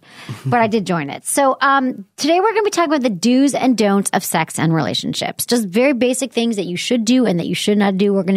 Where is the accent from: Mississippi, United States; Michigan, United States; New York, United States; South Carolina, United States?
Michigan, United States; yes, I grew up in Michigan. I had more humble upbringings